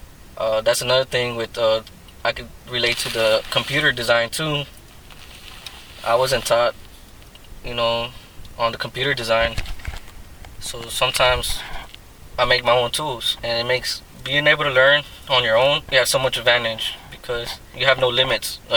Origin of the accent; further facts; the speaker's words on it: Mexico; I'm from Mexico